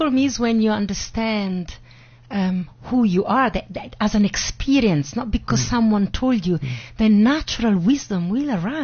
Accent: Italy; I grew up in Italy.

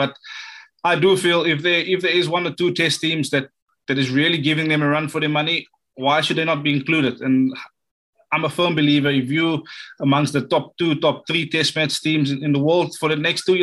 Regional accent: South Africa; So, yeah, it's a massive concern as a South African.

